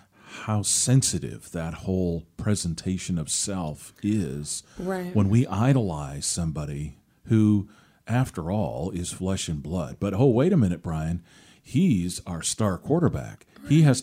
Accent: Seattle, Washington, United States; I mean, I think about this 14-year-old up there in the Seattle area.

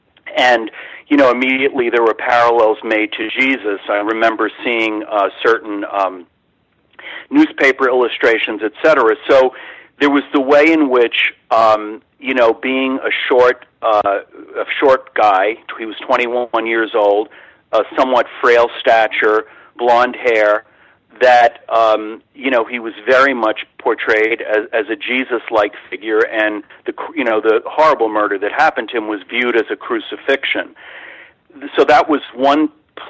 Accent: Brooklyn, New York, United States; growing up in Brooklyn, where I grew up in a neighborhood that was full of white Irish Catholics, and, you know, coming from a mixed racial background as I did

